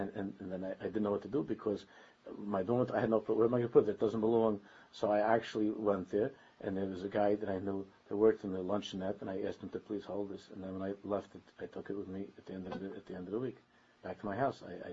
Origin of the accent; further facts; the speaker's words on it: United States; So I said that I'm not from here. I'm from America. I'm from America, and I can't come back to learn.